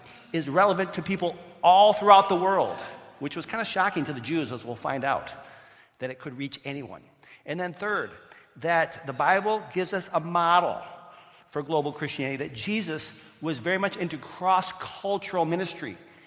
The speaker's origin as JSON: {"language": "English", "region": "Michigan", "country": "United States", "said": "I'm from Michigan, by the way, if you didn't know."}